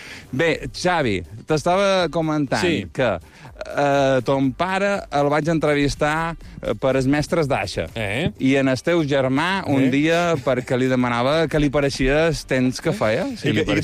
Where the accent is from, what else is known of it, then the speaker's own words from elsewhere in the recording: Palma, Balearic Islands, Spain; i a més és que jo som de Palma